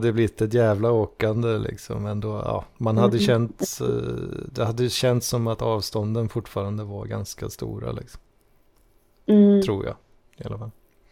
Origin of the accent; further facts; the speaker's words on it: Västra Götaland County, Sweden; I Västgötaslätta.